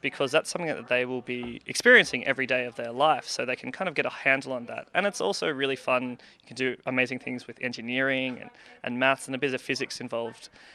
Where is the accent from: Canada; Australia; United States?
Australia; Canberra, Australian Capital Territory; I'm from Canberra and I'm